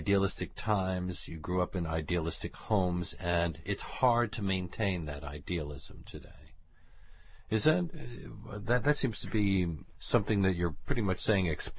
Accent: United States; Suddenly, I find myself the object of criticism simply because I'm from the United States

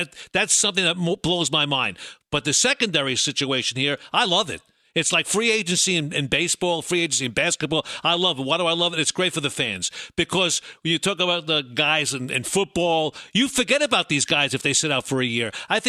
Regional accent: Brooklyn, New York, United States; Growing up in Brooklyn, there was a player, and you know this player, James Fly Williams.

